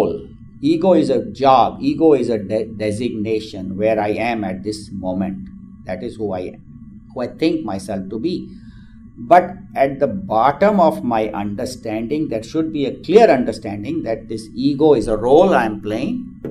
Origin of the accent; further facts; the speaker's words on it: India; And then I'm an Indian, so I'm different from non-Indians.